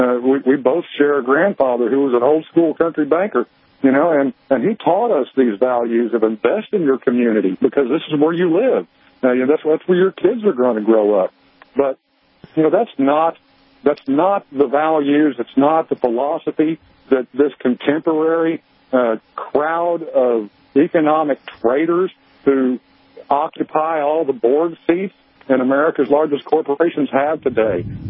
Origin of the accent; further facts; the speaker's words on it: Raymondville, United States; rural ones like Raymondville, my hometown of 240 people.